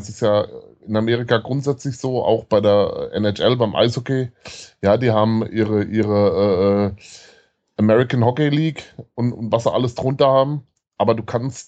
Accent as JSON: {"language": "German", "region": "Rhineland-Palatinate", "country": "Germany", "said": "ich bin Lautern-Fan, ich komme aus der Region."}